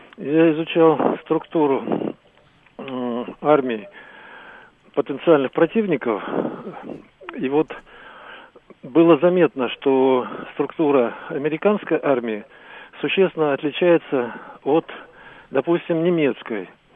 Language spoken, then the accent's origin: Russian; Luhansk, Luhansk Oblast, Ukraine; я сам из Луганска.